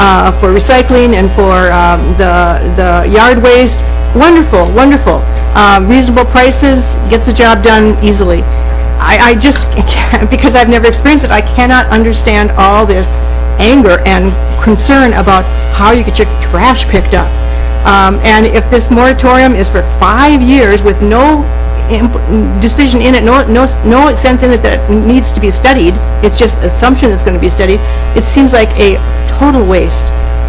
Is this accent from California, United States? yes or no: no; Hibbing, Minnesota, United States; now in Columbia Heights, United States; I grew up in Hibbing, which was city collected. I live in 4 decades in Columbia Heights, which has organized trash collection.